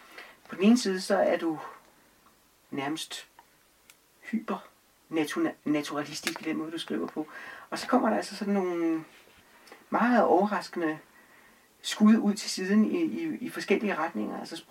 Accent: Holbæk, Zealand, Denmark; Men jeg kommer fra Holbæk, og de siger, at jamen, ungdomsoprøret, det nåede aldrig til Holbæk.

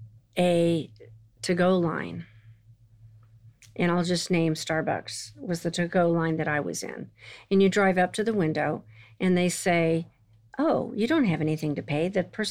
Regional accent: Oklahoma, United States; And that's a Southern thing. You mm-hmm. know, I was raised in Oklahoma.

